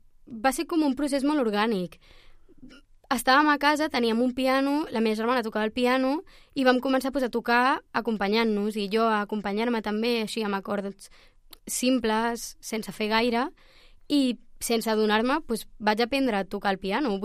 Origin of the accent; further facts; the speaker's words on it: Martorell, Catalonia, Spain; Martorell.